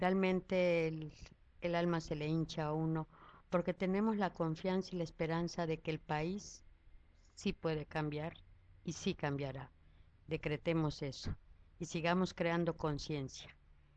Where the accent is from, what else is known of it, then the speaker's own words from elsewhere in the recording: Yucatán, Mexico; festividades yucatecas. Algaripola se usa en las vaquerías. Las vaquerías es una fiesta popular de mi tierra linda.